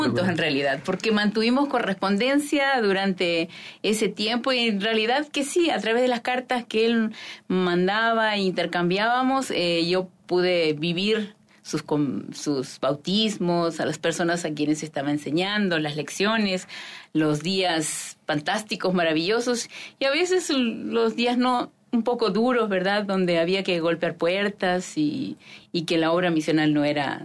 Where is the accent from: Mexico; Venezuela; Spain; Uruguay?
Uruguay; Minas, Lavalleja; Los dos somos de Minas, nacimos en Minas y pues nos conocimos en Minas también, que es una ciudad muy pequeñita